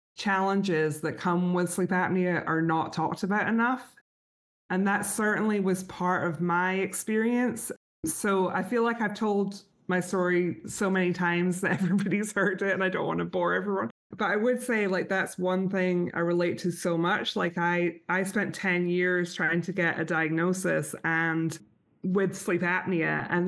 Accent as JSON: {"language": "English", "region": "Scotland", "country": "United Kingdom", "moved": "as an adult", "lives_now": "United States", "said": "it's good for people listening to know that I'm Scottish. And so I probably only had lived in America for maybe like a bit more than a year at this point."}